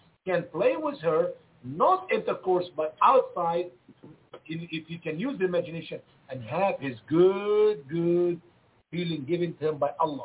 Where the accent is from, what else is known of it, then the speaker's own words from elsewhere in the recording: Egypt; I got many family members in my home country, Egypt, who waited for 10 years to get their visa.